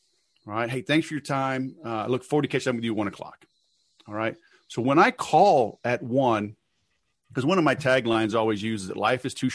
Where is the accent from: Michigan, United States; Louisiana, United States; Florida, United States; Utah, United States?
Louisiana, United States; I grew up in Louisiana originally, and English wasn't elective, but I still got through it.